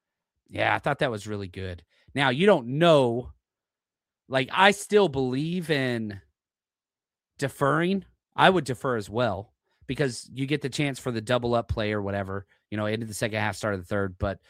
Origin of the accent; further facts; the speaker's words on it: Dallas, Texas, United States; Growing up in Dallas, Texas, in the freaking 2000s, right?